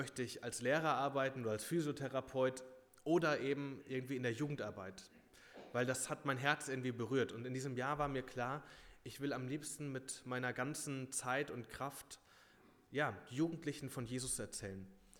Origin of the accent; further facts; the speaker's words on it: Hüttenberg, Hesse, Germany; komme ursprünglich aus Hüttenberg-Hochelheim